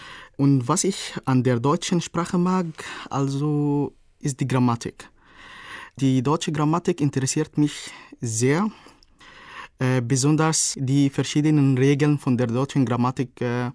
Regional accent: Cairo, Cairo Governorate, Egypt; Ich komme aus Kairo, aus Ägypten. Aber zurzeit arbeite ich in Sharm el-Sheikh. Das ist eine schöne Stadt am Roten Meer.

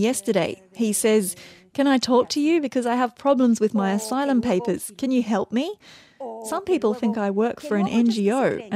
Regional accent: Rif, Morocco; first language Berber; English is a second language; I'm from the Rif region in Morocco, and there our mother tongue is Berber, but I also speak Arabic.

